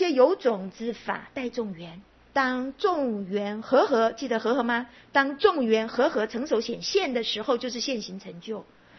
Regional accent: Hsinchu, Taiwan; also born or lived in Pingtung; 大概是我两岁左右了，我们搬到新竹，一直到现在都还住在那里，哦，住在新竹。

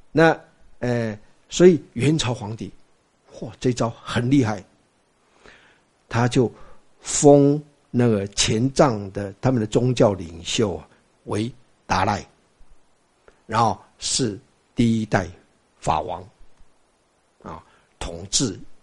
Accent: China; 我们大陆话说搞定了啊

